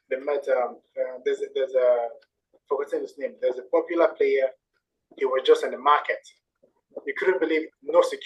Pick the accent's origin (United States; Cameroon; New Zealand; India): Cameroon; So I said, oh, I'm from Cameroon.